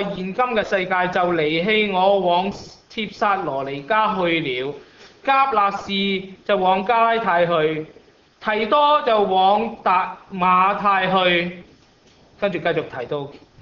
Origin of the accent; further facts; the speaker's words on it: China; 我哋中國人最衰就嗰句心照啦